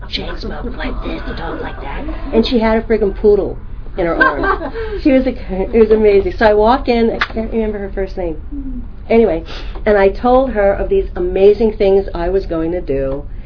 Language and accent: English; New York City, New York, United States; You know, I grew up in New York City. It's intense there.